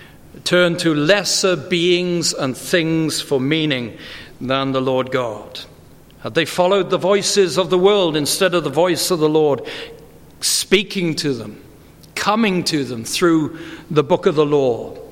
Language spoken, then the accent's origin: English; United Kingdom; now in United States; I came to a country 16 years ago. I grew up in Britain